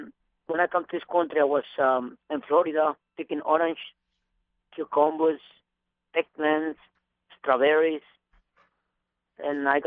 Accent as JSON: {"language": "English", "country": "Mexico", "second_language": "English", "moved": "yes", "lives_now": "United States", "said": "everybody back home, we trying to come to the United States for a better living."}